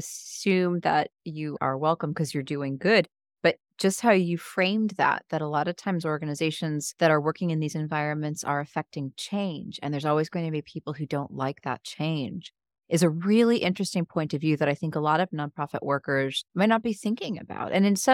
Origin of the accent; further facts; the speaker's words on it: United States; I mean, I'm American